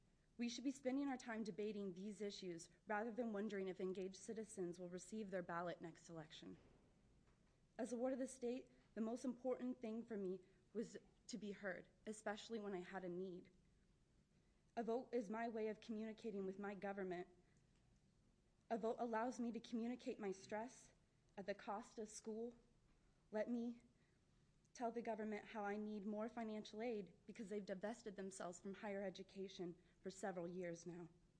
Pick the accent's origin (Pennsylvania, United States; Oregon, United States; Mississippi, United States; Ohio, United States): Oregon, United States; Coos Bay; I'm from Coos Bay, Oregon.